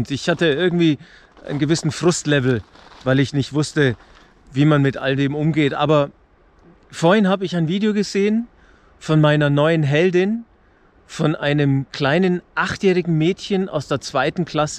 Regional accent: Munich, Bavaria, Germany; Willkommen an der Isar, meine Heimat, hier im Norden von München.

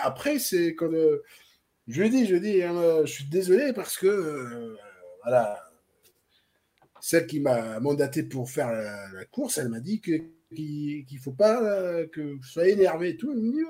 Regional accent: Tunisia; Il dit oui, mais je suis pas tunisien, je suis tunisien du bled

